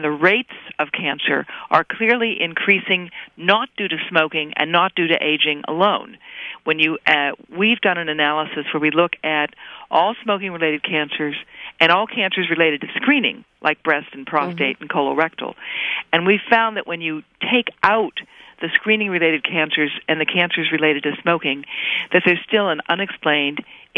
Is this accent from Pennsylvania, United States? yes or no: yes; Donora, Pennsylvania, United States; I grew up in Donora, Pennsylvania. Most people today have never heard of it.